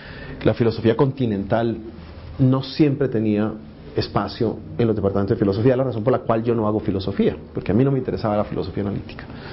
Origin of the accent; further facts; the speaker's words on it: Colombia; siendo colombiano.